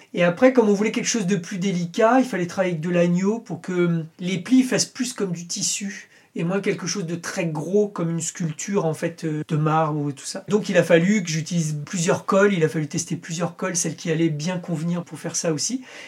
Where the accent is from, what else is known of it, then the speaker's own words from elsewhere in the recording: Centre-Val de Loire, France; Je viens du Berry, je viens de ma campagne, avec des parents qui n'avaient pas de réseau.